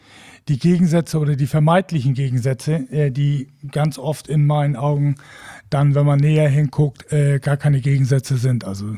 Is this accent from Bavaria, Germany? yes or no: no; Wacken, Schleswig-Holstein, Germany; Also wir sind Norddeutsche, wir sind Schleswig-Holsteiner, wir sind, ich bin Wackener